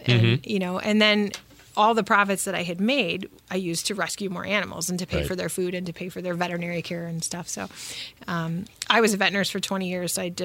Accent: Chicago, Illinois, United States; growing up in Chicago, I was like a city kid. I always felt like I was born in the wrong place.

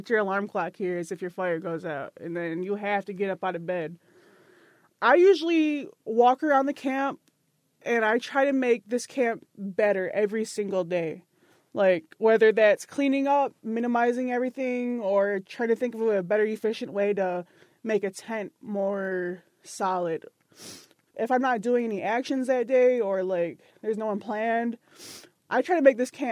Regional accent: Mount Pleasant, Michigan, United States; I was raised in Mount Pleasant, Michigan, but that's a boarding school city, you see.

